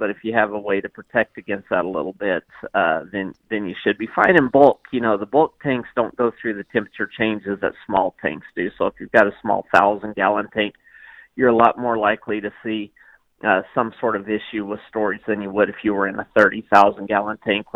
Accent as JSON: {"language": "English", "region": "Oklahoma", "country": "United States", "tie": "born or raised there", "said": "if you're in the arid west, like where I grew up in the Oklahoma Panhandle, it's probably not as critical"}